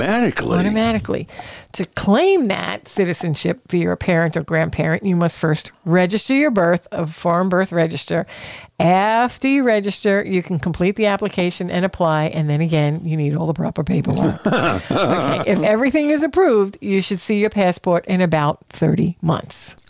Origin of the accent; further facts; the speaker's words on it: United States; I was American and I got an American passport.